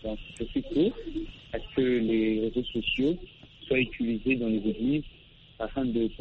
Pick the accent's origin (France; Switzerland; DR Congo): DR Congo; Moi je suis congolais, mais j'ai la possibilité de suivre ses prédications via Internet.